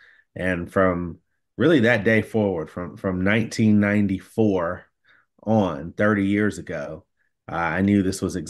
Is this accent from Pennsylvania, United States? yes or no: no; Paducah, Kentucky, United States; There was a writer from the New York Times from my hometown of Paducah, Kentucky, named Thomas George, came back and he spoke to our high school.